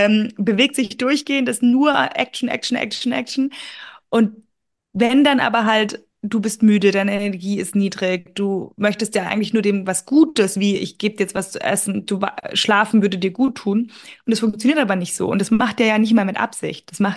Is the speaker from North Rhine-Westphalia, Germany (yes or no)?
no; Munich, Bavaria, Germany; ich wohne ja in München und es gibt Momente, ich liebe diese Stadt, das ist meine Heimat